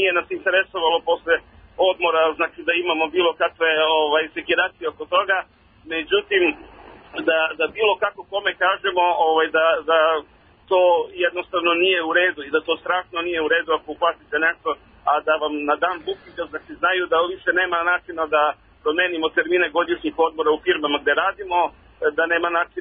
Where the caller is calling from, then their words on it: Aleksinac, Southern and Eastern Serbia, Serbia; Iz Aleksinca smo uplatili u Beogradu